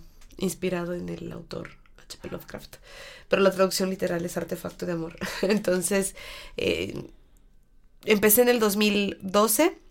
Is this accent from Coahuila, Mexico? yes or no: no; León, Guanajuato, Mexico; born there; also born or lived in Puerto Vallarta; Yo nací aquí en la ciudad de León, Guanajuato, pero fui a registrarme en Michoacán.